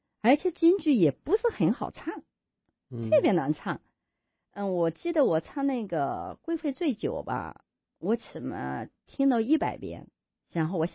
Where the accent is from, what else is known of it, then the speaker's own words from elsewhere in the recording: Hunan, China; 我是湖南人，我也喜欢法鼓戏